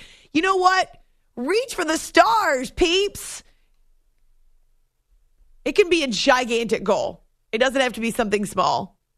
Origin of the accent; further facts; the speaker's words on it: New England, United States; Oh well, as a New England native, I am definitely partial to growing up in the Northeast.